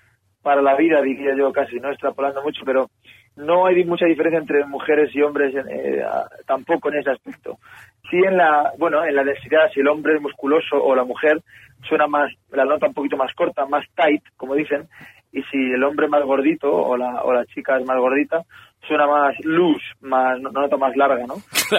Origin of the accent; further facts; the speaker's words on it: Boston, Massachusetts, United States; born there; Acabé mis estudios precisamente en la ciudad donde nací, que es en Boston.